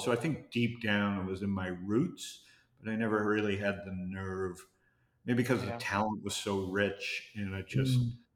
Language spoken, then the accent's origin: English; Toronto, Ontario, Canada; now in United States; I'm a Jew from Toronto.